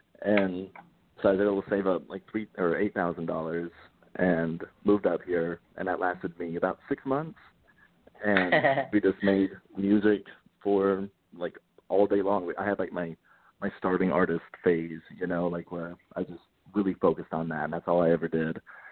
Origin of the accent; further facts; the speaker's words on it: Texas, United States; moved away as an adult; now in New York, United States; I'm from Texas originally. I grew up there, born and raised in the same house, grew up in the same town my whole life, and came out to New York when I was 23 years old after I graduated from college.